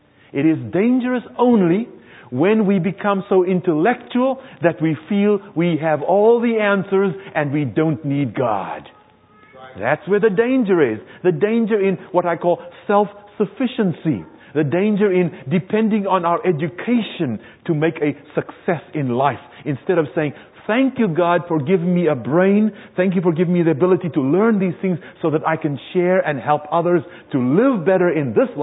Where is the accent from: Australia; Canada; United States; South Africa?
South Africa; By the way, I was raised in the Republic of South Africa